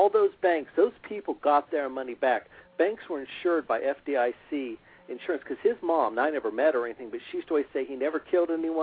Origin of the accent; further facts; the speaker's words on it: Mooresville, Indiana, United States; I was calling from Mooresville, Indiana.